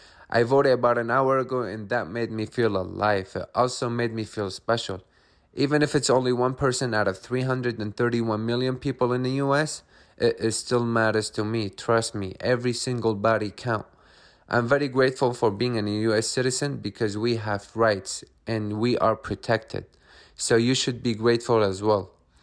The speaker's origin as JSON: {"language": "English", "country": "Syria", "second_language": "English", "moved": "yes", "said": "I never had a chance to vote back in my home country, Syria, without getting hurt."}